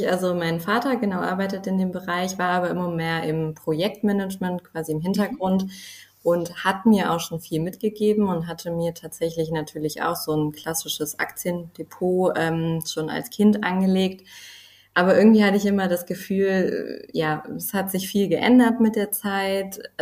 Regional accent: Cologne, North Rhine-Westphalia, Germany; Ich komme aus Köln, bin 31 Jahre alt.

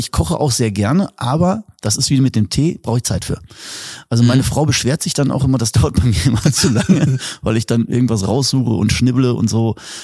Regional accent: Hanover, Lower Saxony, Germany; ich bin halt in Hannover eigentlich aufgewachsen, teilweise mittendrin und habe das immer geliebt und dann sind wir hier ins schöne Westfalen gezogen und ich habe mich dann immer weiter verkleinert, bis ich irgendwann in Davidsberg gewohnt habe. Das ist kein 2000 Einwohnerörtchen.

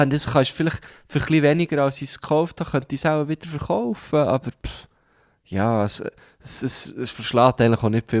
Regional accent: Thun, Bern, Switzerland; also ich trete schon noch gerne in Thun auf, aber es bringt mir jetzt nicht sehr viel, die ganze Zeit in meiner Heimatstadt aufzutreten.

